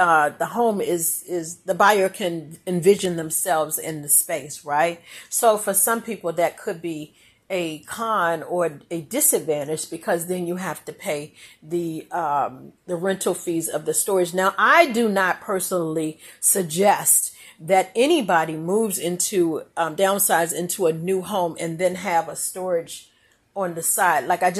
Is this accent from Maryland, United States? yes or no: yes; Maryland, United States; from Prince George's County, Maryland, and I am a senior real estate agent.